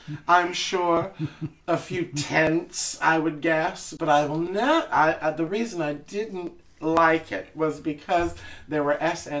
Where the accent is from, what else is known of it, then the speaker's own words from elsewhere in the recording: Fort Wayne, Indiana, United States; I grew up in a wonderful town called Fort Wayne, Indiana, which we used to call Fart Stain, Indiana. It is the third largest city in Indiana